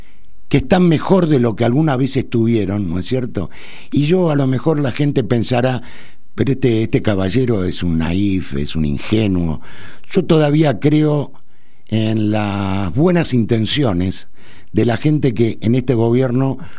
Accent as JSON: {"language": "Spanish", "country": "Argentina", "said": "soy un argentino felizmente casado desde hace 39 años."}